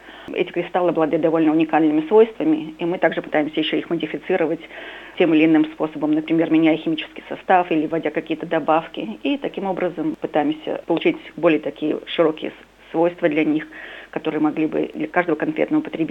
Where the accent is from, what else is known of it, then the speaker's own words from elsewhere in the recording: Western Belarus, Belarus; born there; Я вообще родилась в Беларуси, в крохотном городке в Западной Беларуси, где всего две школы-то было.